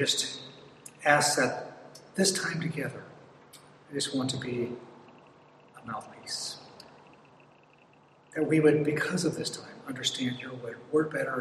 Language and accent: English; Bremerton, Washington, United States; Actually, I grew up here in Bremerton, so I'm a local.